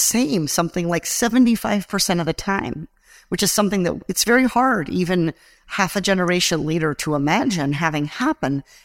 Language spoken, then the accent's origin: English; Iowa, United States; So I grew up in Iowa, as he said. I'm a sixth-generation Iowan.